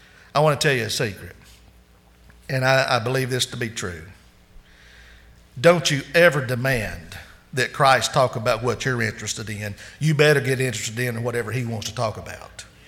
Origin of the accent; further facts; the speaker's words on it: Arkansas, United States; I remember this very well because I'm from the Holy Land. Okay? Arkansas Razorbacks.